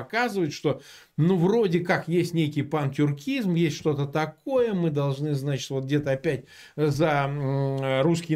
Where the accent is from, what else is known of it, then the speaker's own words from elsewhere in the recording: Samara, Samara Oblast, Russia; я сам вырос, собственно, в Самаре